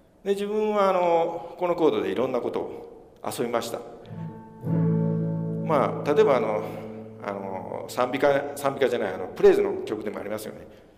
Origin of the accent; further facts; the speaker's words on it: Amagasaki, Hyogo, Japan; 自分の尼崎っていうところは、結構ね、貧乏の人がたくさんいましたね、貧乏人が。風呂やね、テレビもない家がたくさんありましてね。で、自分の家も、まあ、その中の一人でしたね。